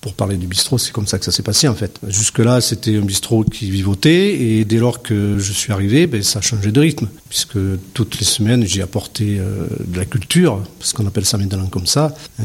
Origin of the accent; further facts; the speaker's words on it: Marseille, Provence-Alpes-Côte d'Azur, France; born there; je suis né à Marseille le 19 juillet 55